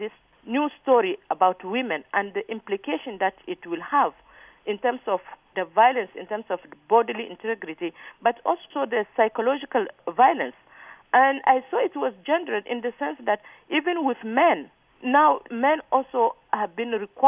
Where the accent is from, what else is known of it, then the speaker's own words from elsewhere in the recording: Niger; English is a second language; something that I have not experienced as a Muslim person growing up in Niger.